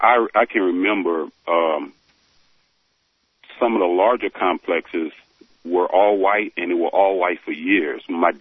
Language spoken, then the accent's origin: English; New Orleans, Louisiana, United States; I am 56 years old. Obviously, I'm a black man, born and raised in New Orleans.